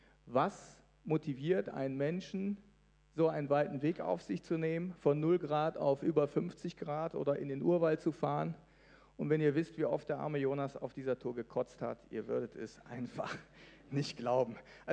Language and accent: German; North Rhine-Westphalia, Germany; born there; Dann habe ich als gebürtiger Niederrheiner, bin ich da eben eher spontan angelegt